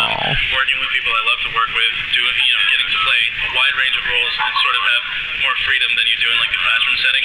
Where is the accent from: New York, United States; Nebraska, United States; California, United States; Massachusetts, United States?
Massachusetts, United States; Boston; I am originally from Boston, but I go to URI.